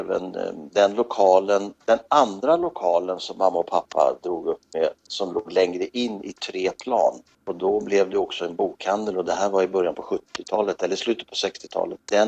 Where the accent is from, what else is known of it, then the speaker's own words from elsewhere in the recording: Tyresö, Stockholm County, Sweden; born there; Ja, jag är född i Tyresö på Alléplan.